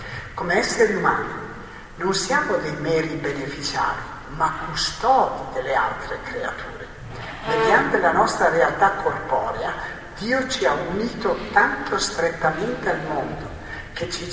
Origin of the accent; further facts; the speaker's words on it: Trentino-Alto Adige, Italy; Io vengo dalla Val di Non, guardate che roba